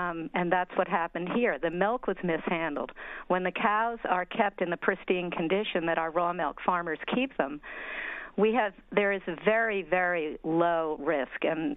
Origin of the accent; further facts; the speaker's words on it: New York, United States; I grew up on Long Island, and for people out there, they might remember